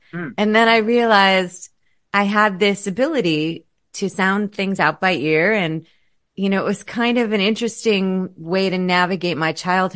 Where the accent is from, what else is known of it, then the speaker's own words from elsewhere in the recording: United States; Last time I checked, I'm still American